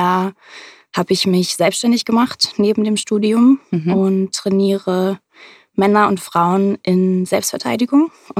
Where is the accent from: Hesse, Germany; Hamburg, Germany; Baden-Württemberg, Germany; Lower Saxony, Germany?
Hamburg, Germany; aus Hamburg. Ich bin auch hier geboren, habe fast mein ganzes Leben lang hier gelebt, mit ein paar Ausnahmen